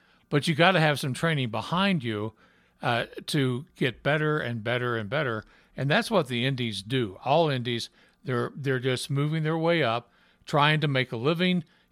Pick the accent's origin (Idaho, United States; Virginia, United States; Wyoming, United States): Idaho, United States; She walked up to me and says, "I'm from Idaho, too. What part are you from?" I'm Idaho.